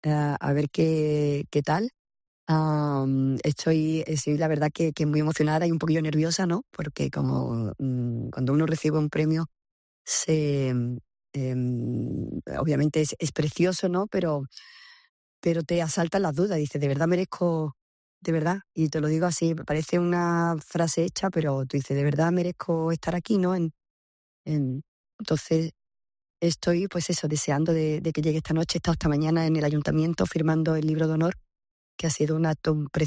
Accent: Seville, Andalusia, Spain; moved away as an adult; Me fui de Sevilla con 20 años y digamos que el sur no vengo tanto como me gustaría.

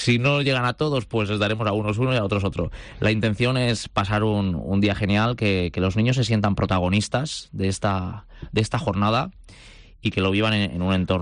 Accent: Anna, Valencian Community, Spain; vengo de Agna, un pequeño pero precioso pueblo de la provincia de Valencia.

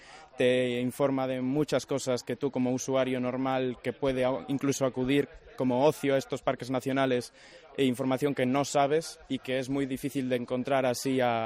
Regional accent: Villagarcía de Arousa, Galicia, Spain; yo soy de Villagarcía de Arousa, entonces, bueno, allí tenemos Cortegada y durante toda la vida he estado yendo a la playa allí.

